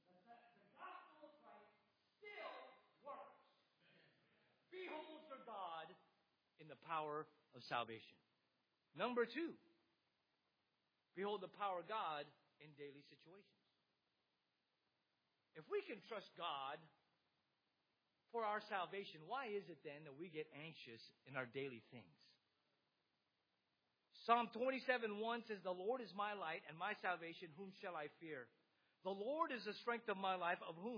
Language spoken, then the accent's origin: English; California, United States; I'm from California, which is a good state to be from. That's how I used to say it. But you know what? I'm from California and I love California.